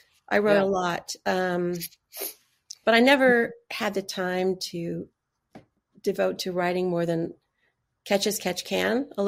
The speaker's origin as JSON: {"language": "English", "region": "Missouri", "country": "United States", "tie": "born or raised there", "also_born_or_lived": "Kansas / North Dakota / Switzerland", "lives_now": "Westport, United States", "said": "My family moved a ton. I grew up in all over the Midwest, okay. Different places in Missouri, different places in Kansas. I lived for a while in North Dak"}